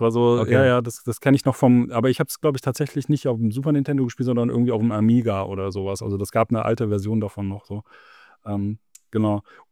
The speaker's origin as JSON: {"language": "German", "town": "Bonn", "region": "North Rhine-Westphalia", "country": "Germany", "said": "ich komme ja hier aus dem Bonner Raum irgendwie, wo ja ne, ehemalige Hauptstadt, zu meiner Schulzeit war es halt noch zum Teil Hauptstadt."}